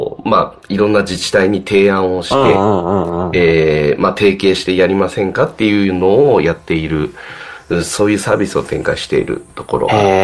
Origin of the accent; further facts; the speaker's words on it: Tochigi, Japan; now in Tokyo, Japan; 栃木出身なので、田舎でまあ育って、で、都内に出てきてるんですけど